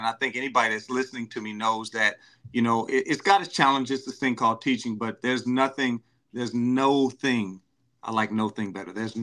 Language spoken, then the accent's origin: English; Louisiana, United States; And for anybody that knows me knows I'm from Louisiana, from the Bayou State, and I'm a band director by trade